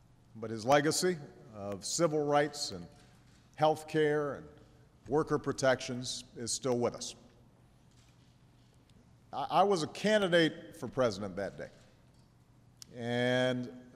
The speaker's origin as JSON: {"language": "English", "town": "Chicago", "region": "Illinois", "country": "United States", "tie": "born or raised there", "said": "Let me thank Pastor Heibels from near my hometown in Chicago"}